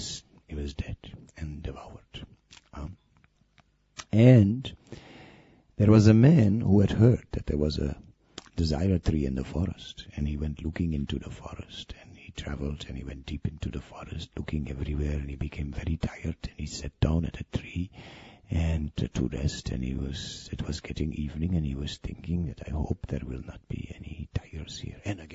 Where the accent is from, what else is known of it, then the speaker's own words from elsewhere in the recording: Amsterdam, North Holland, Netherlands; I'm coming from Holland, from Amsterdam, you know.